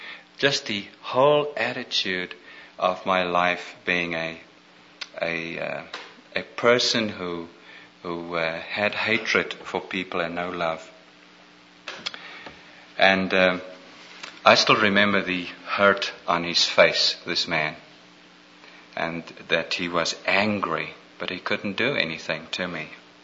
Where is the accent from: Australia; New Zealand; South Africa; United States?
South Africa; I'm Dutch, but born and raised in South Africa. My parents immigrated before the Second World War, and I'm the oldest of five.